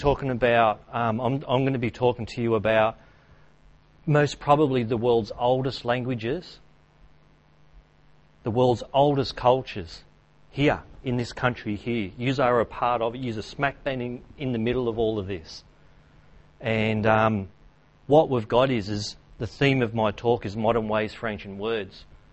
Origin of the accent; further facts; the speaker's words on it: Australia; I've been through the education system in the 70s and 80s as an Aboriginal fella and also as an Australian.